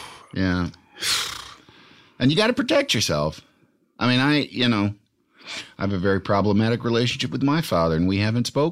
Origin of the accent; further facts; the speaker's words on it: Yorkville, Illinois, United States; In Yorkville, Illinois.